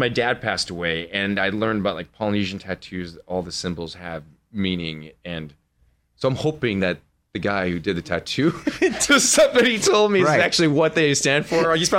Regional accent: Minnesota, United States; South of St. Paul.

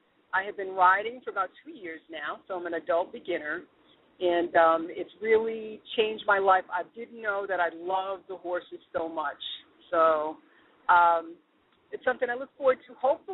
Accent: North Carolina, United States; I am from North Carolina.

